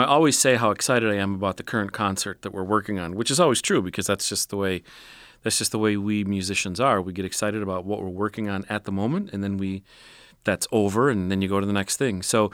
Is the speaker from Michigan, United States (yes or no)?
yes; Mount Pleasant, Michigan, United States; in my own time with high school choirs that I might have heard back when I was a student myself, growing up in Mount Pleasant.